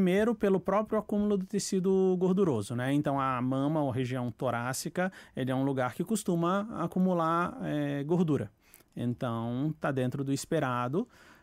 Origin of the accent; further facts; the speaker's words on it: Florianópolis, Santa Catarina, Brazil; De contas, eu cresci em Floripa.